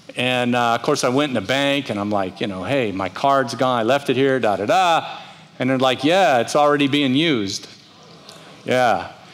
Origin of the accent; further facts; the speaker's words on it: Miami, Florida, United States; I grew up in Miami, and there was a canal at the end of my street.